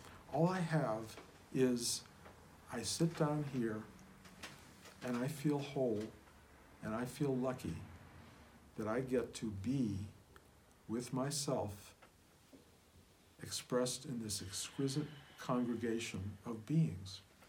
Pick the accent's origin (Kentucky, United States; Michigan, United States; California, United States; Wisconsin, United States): Michigan, United States; Detroit; I'm a kid from Detroit with no promise of any particular kind